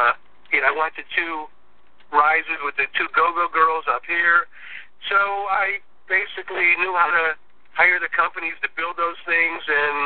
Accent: Cleveland, Ohio, United States; And we grew up in Cleveland, Shaker Heights, Cleveland, Ohio. I actually was born in the same hospital that all the … guys were born in.

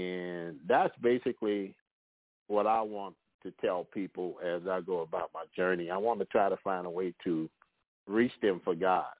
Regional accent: New Orleans, Louisiana, United States; moved away; Years ago, I had left, I'm from New Orleans. I left New Orleans, and I went to Dallas, Texas, and I went to a place called Christ for the Nations Institute.

